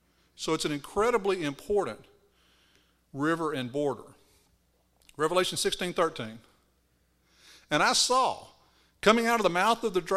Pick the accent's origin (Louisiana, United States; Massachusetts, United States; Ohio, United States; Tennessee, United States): Louisiana, United States; Shreveport; Now, I was raised in Shreveport, Louisiana, which is across the river from Barksdale Air Force Base